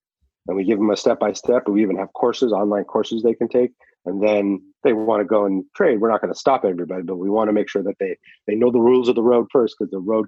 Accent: New Mexico, United States; I'm from New Mexico, so I didn't really know what was happening in the New York finance scene.

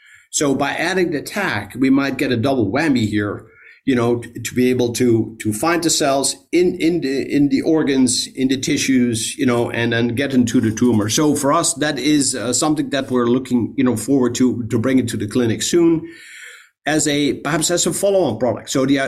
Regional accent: Netherlands; now in United States; we're Dutch originally, although I'm American now, but so we saw a lot of the world already.

